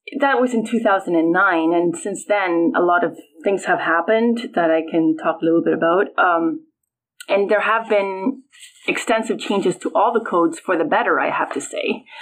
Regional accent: Madrid, Community of Madrid, Spain; born there; English is a second language; of all places in Spain, which is my country of origin. I was born in Madrid.

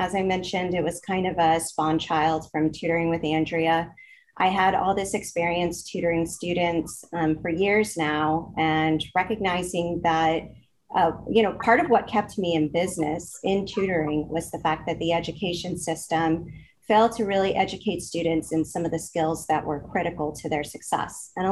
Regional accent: Texas, United States; I was born and raised in Texas, so a Texan, and I actually grew up mostly in the arts.

